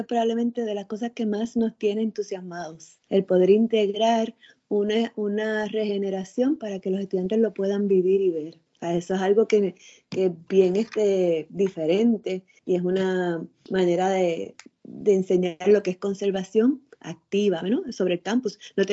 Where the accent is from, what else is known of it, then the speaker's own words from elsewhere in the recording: Mayagüez, Puerto Rico; Yo pues soy de Mayagüez y recuerdo ver la estatua desde la calle en las noches iluminadas